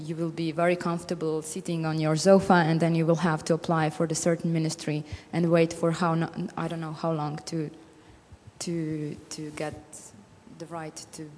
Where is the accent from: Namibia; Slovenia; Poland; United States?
Slovenia; English is a second language; I come from Slovenia